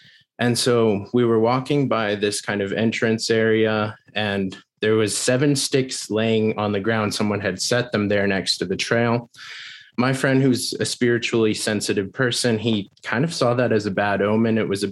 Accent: Corrales, New Mexico, United States; also born or lived in Albuquerque; outside of Albuquerque, New Mexico, is a little village called Corrales. And that's where I moved when I was around six from Albuquerque.

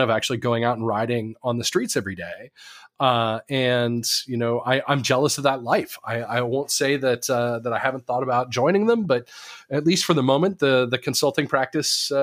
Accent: Davis, California, United States; I grew up in a cycling community. I grew up in Davis, California, and where everybody bikes everywhere for every reason.

